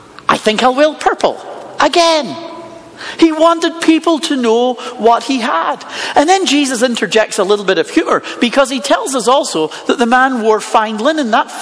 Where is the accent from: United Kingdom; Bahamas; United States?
United Kingdom; Scotland; Because I'm from Scotland. I wouldn't give it to you anyway. I'm miserable.